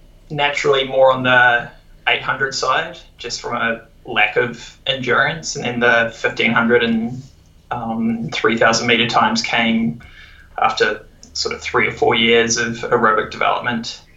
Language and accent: English; Otago, New Zealand; moved away as an adult; also born or lived in Wellington / England / Melbourne; now in Vancouver, Canada; originally from New Zealand, born and bred in Otago. Went to the University of Otago and worked in Wellington for a few years, and then moved to England and lived there for a year